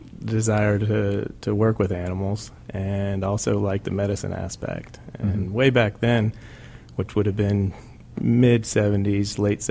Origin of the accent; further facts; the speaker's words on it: Orlando, Florida, United States; I was born and raised in Orlando before the traffic was horrible.